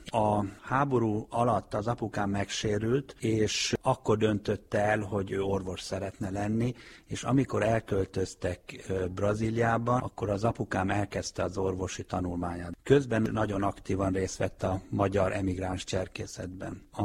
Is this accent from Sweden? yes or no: yes; Norrland, Sweden; mert én saját magam Észak-Svédországban nőttem föl, ahol nagyon kevés volt a szorvány magyar